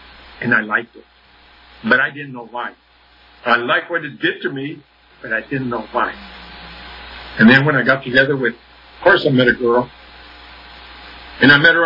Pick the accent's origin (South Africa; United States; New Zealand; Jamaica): United States; Canoga Park, California; also born or lived in Burbank; Anyway, I was born in Burbank, California, raised in Canoga Park, and that's where I did my beginnings, in Canoga Park.